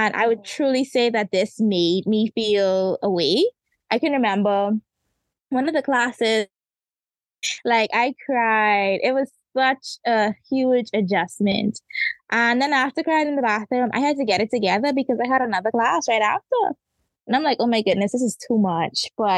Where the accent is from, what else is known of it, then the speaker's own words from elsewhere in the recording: Bahamas; also born or lived in United Kingdom; I am from the Bahamas, and I started my law school journey right here at home in the Bahamas. And I studied at the College of the Bahamas, where I did my associate's degree in law and criminal justice. And then from there, I moved to the United Kingdom